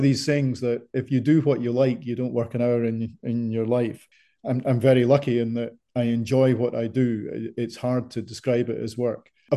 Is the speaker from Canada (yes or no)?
no; Scotland, United Kingdom; And then a job in Scotland, and I am Scottish, came up.